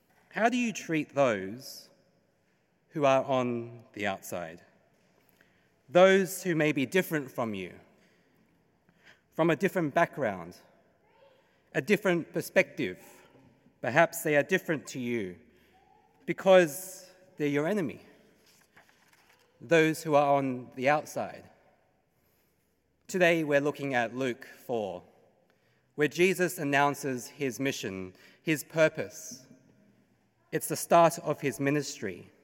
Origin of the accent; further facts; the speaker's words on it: Sydney, New South Wales, Australia; up in Sydney as an ABC, that's Australian-born Chinese, in the Sutherland Shire, and if you don't know where that is, according to the last census, it's the place with the lowest migrant rate in the whole of Australia. I was one of three Asians in my year.